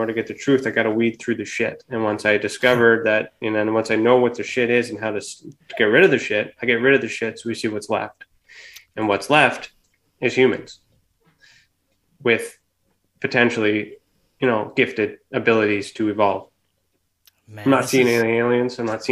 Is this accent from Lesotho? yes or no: no; Canada; especially here in Canada. So I'm Canadian.